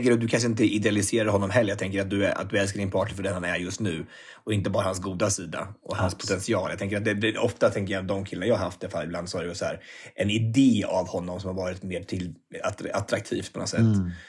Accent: Örebro, Örebro County, Sweden; vi hade lilla julafton här hemma i Örebro i den 22

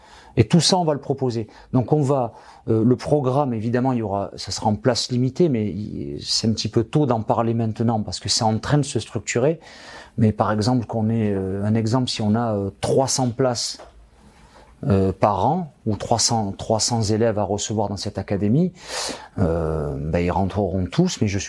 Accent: France; ce qui n'est pas encore gagné ici, chez nous, en France

